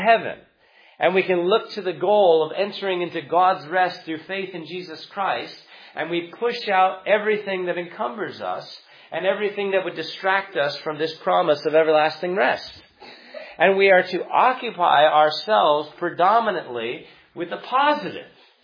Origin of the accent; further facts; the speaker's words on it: California, United States; I'm from California, and there are still blue laws on the books in some counties forbidding businesses to be open in California.